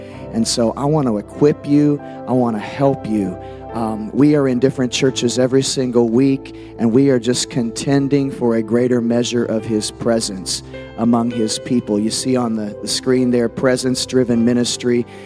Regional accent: Rochester, Illinois, United States; moved away as an adult; also born or lived in California; And I grew up here. I grew up in Rochester. So, I don't know, 20, 21, 22 years of my life were in Central Illinois.

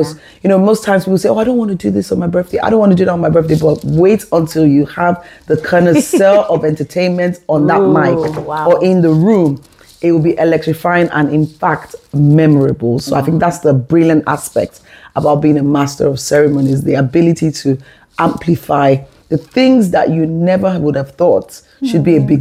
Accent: Lagos, Nigeria; I grew up in University of Lagos with my brothers.

